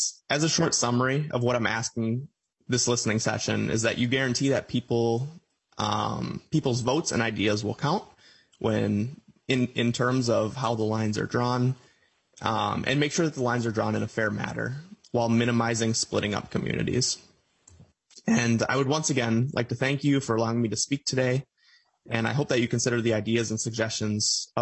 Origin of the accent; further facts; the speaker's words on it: Butterfield, Minnesota, United States; now in Eagle Lake, United States; I grew up in Butterfield, Minnesota, which for people who don't know that, it's a small city about 45 minutes southwest of Mankato. And I currently live in Eagle Lake.